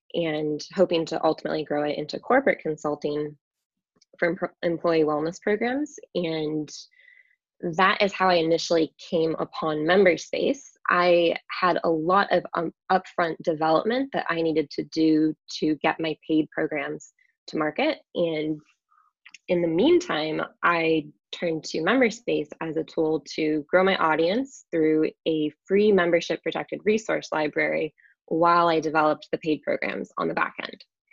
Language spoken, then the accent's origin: English; Wisconsin, United States; now in Los Angeles, United States; Yeah, so I am based in Los Angeles, though I'm originally from Wisconsin.